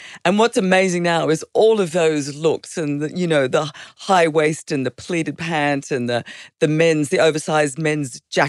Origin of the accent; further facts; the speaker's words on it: Queensland, Australia; also born or lived in Stanthorpe, Australia / Western Sydney, Australia; I grew up in Queensland. I was, you know, I was Gold Coasting when it was a single lane highway from Brisbane to the Gold Coast. And, you know, we lived on a farm in Stanthorpe